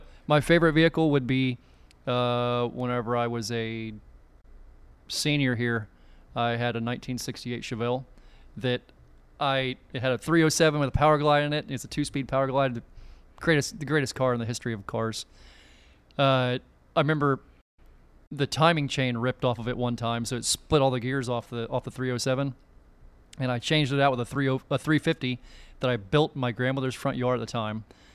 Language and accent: English; Port St. John, Florida, United States; I was born and raised in Port St. John.